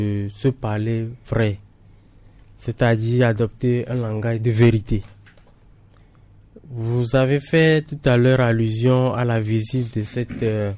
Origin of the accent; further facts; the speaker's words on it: Togo; Je l'ai toujours dit, moi je suis togolais.